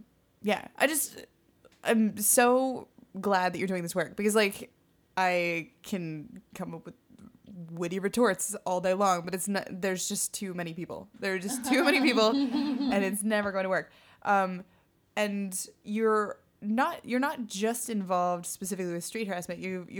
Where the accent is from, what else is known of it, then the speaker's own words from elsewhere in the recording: Midwest, United States; I'm from the Midwest.